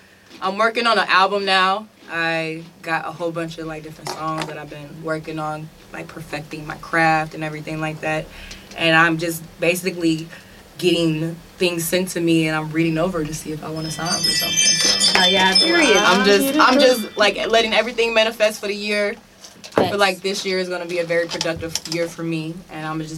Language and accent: English; Indiana, United States; I'm from Indiana. I'm like East Side, Post Road, all that shit. So.